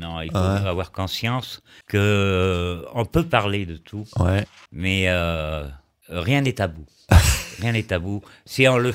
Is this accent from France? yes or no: yes; La Rochelle, Nouvelle-Aquitaine, France; Et comme je suis de La Rochelle...